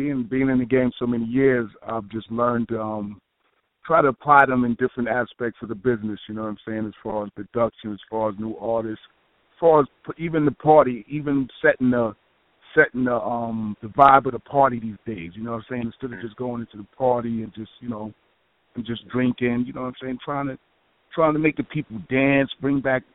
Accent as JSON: {"language": "English", "town": "Long Island", "region": "New York", "country": "United States", "said": "Well, we're both from Long Island."}